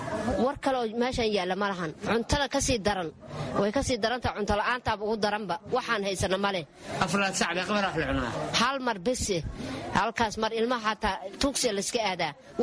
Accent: Janaale, Lower Shabelle, Somalia; Waxaan ka imaaday janaale, janaalaan ka imaaday dhibaan iga keenay, biyana soo kiciyey.

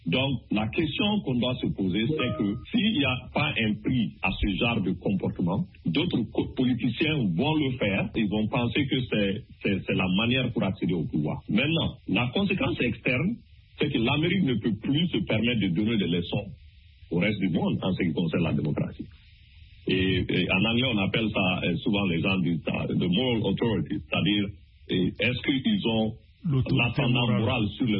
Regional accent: Mali; Je prends l'exemple de mon pays d'origine, qui est le Mali.

